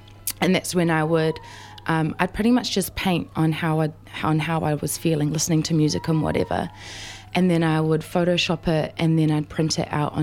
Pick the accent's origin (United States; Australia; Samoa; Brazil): Samoa; Malie, Tuamasaga; I'm from Malie. That's where my grandpa is a Matai.